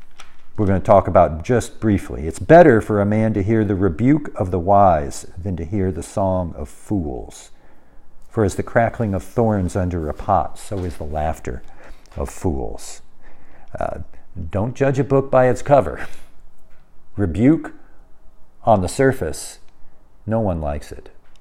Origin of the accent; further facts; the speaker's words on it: United States; Maybe other countries too, but America, I'm an American, I know America.